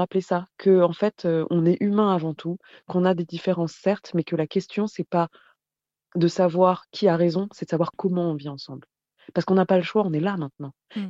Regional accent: Paris, Île-de-France, France; Parce que j'appartiens à ce pays, je suis née ici, j'y tiens. Il y a énormément de choses auxquelles je tiens, à la fois à Paris, parce que je suis parisienne, mais aussi en France.

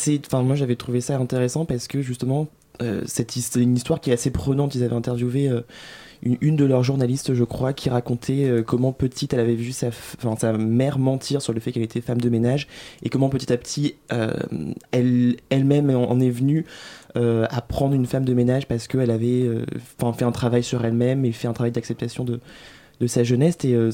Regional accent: Réunion; Alors moi, j'ai grandi à La Réunion.

